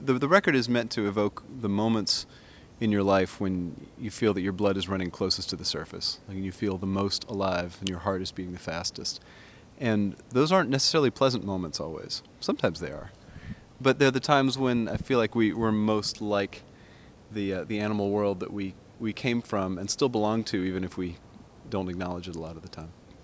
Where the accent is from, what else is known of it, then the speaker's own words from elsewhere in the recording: Southeast, United States; Although, you know, for me, I'm not from here. I lived here for a long time, and I'm from the Southeast in general.